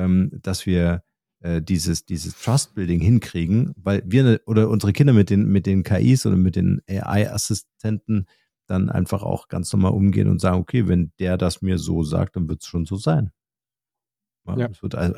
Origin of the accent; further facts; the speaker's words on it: Germany; Also wir haben ja als Deutsche so eine Grundskepsis, ne?